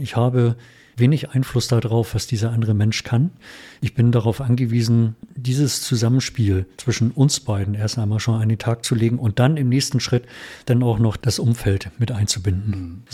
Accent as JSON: {"language": "German", "region": "Hamburg", "country": "Germany", "tie": "born there", "said": "für mich als gebürtigen Hamburger"}